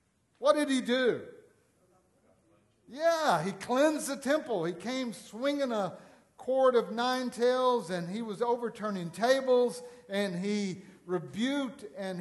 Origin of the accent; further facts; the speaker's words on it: Louisiana, United States; born there; But I can't say that because I was. I was born a redneck in Louisiana.